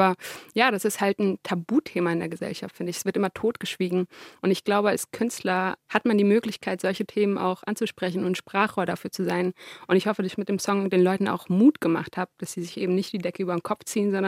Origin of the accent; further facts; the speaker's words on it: Frankfurt am Main, Hesse, Germany; Nee, ich bin in Frankfurt am Main geboren. Groß geworden, genau.